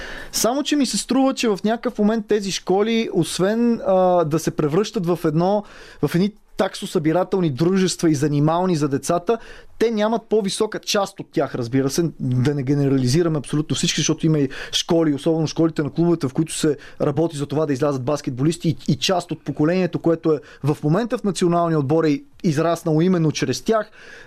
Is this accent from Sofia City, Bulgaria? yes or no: yes; Sofia, Sofia City, Bulgaria; особено ето ние сме софиянци, в София наблюдаваме проектите